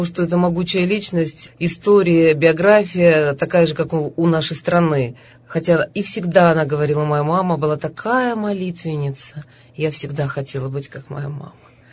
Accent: Southern Urals, Russia; я с Южного Урала, у меня, наверное, что-то другое было, какая-то манера была другая, корни другие.

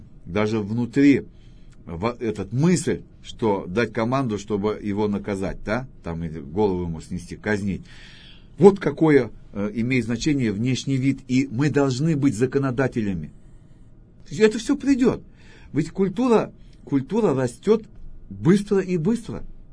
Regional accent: Kazakhstan; А так как я казах, у меня есть много друзей мусульман.

